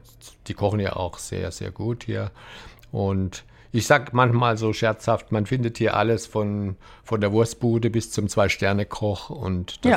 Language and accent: German; Cologne, North Rhine-Westphalia, Germany; bei uns in Köln würde man Fädel sagen, Viertel.